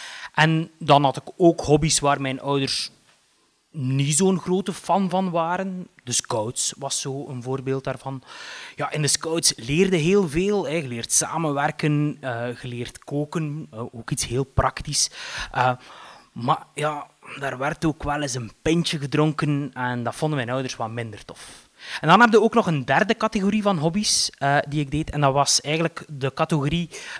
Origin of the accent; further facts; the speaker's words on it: Eeklo, East Flanders, Belgium; Ik ben opgegroeid in Eeklo.